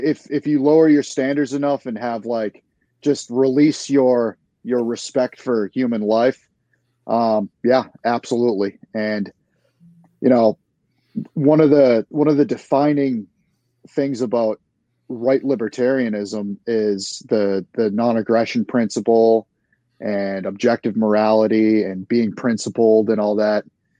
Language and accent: English; New England, United States; Sure. I grew up in New England. I joined the Navy when I was 22, spent 9 years in there